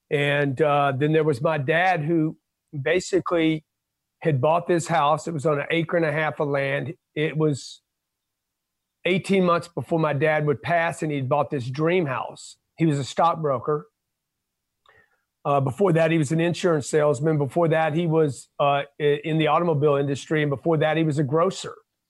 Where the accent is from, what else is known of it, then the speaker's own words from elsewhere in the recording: Lake Charles, Louisiana, United States; I grew up in Lake Charles, Louisiana.